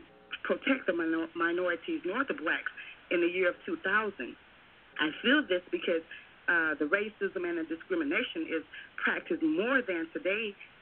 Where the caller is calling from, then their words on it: Fort Polk, Louisiana, United States; Good morning. I'm calling from Fort Polk, Louisiana.